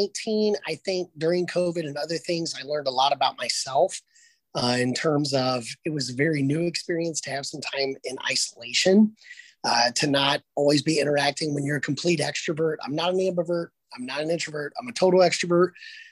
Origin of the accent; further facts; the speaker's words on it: Lima, Ohio, United States; I'm from the Lima area originally.